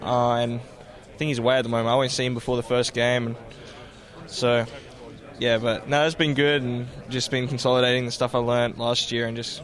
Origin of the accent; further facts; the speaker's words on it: Australia; I'm from Australia and never played American football, so I'm not too sure